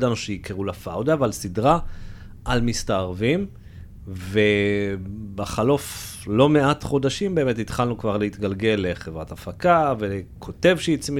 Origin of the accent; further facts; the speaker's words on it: Jerusalem, Jerusalem District, Israel; אני ירושלמי, בכל זאת אוהד ביתר